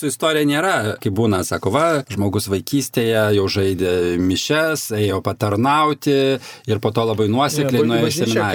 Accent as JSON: {"language": "Lithuanian", "town": "Plungė", "region": "Telšiai County", "country": "Lithuania", "said": "Aš iš Plungės"}